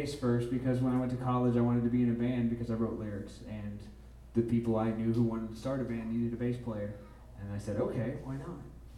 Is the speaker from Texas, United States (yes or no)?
no; Sedalia, Missouri, United States; Actually, I am from Sedalia.